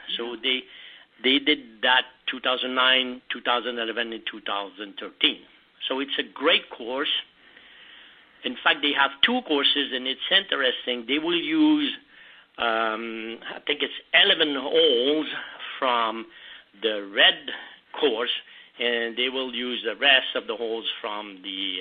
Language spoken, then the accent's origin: English; Quebec, Canada; I'm from Quebec, Canada, and I grew up a little bit outside of Montreal